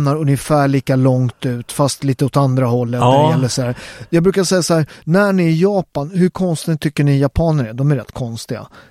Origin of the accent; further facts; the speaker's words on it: Sweden; born there; Ja, men jag är ju en fjärdedel svensk, så att jag är ju född i Sverige liksom.